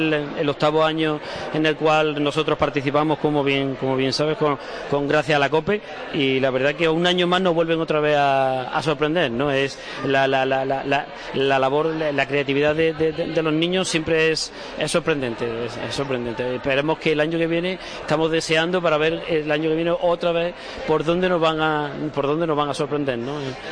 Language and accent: Spanish; Málaga, Andalusia, Spain; Pero fundamentalmente en Málaga, supuesto que somos pues malagueños.